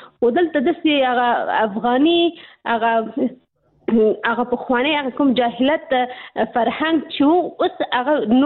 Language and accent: Pashto; Pakistan; ځکه چې زه په پاکستان کې پیدا شوې یم، هلته مې ژوند تیر کړی، تر لس پورې ما درس ویلي،